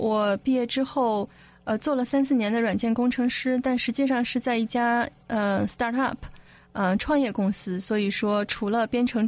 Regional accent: Harbin, Heilongjiang, China; 好的，从小开始吧，哈，我是哈尔滨人

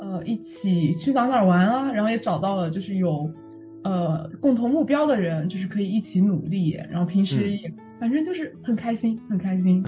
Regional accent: China; 然后可能是因为我刚从国内过来，然后我对一切都很有新鲜感，然后这边的中国人又比较多

